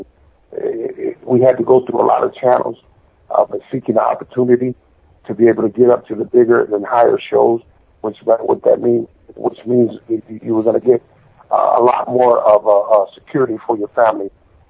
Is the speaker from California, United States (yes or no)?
yes; San Francisco, California, United States; my hometown of San Francisco, California, the Cow Palace. I was born and raised out towards that way, so it was always a big deal for me to go back home and perform in front of my friends